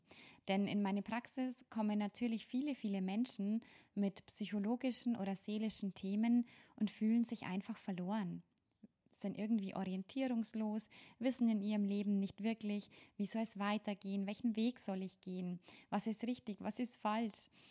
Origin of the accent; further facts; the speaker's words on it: Bavaria, Germany; accent: Bavarian; Denn tatsächlich komme ich ursprünglich aus dem Bayerischen Wald und ich verspreche euch, ich reiß mich zusammen und versuche, so zu sprechen, dass mich alle verstehen, und trotzdem werd und kann und will ich meinen Dialekt nicht ganz verstecken.